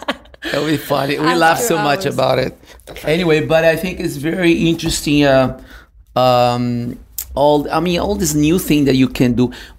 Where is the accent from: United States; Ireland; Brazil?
Brazil; me growing up in Brazil where there was chaos everywhere.